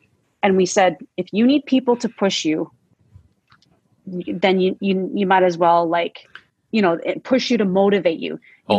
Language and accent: English; Red Deer, Alberta, Canada; I was growing up in Red Deer and it was in Calgary, and we could literally feel that energy.